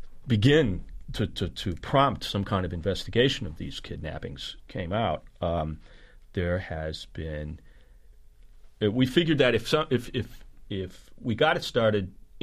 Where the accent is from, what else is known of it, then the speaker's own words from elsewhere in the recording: Cleveland, Ohio, United States; from the United States. I'm from the west side of Cleveland. I'm not from Switzerland.